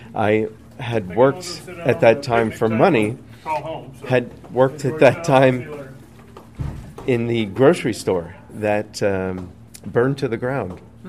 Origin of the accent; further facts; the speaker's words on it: Pennsylvania, United States; now in Michigan, United States; I grew up in Pennsylvania. Central Pennsylvania is about an 8-hour drive.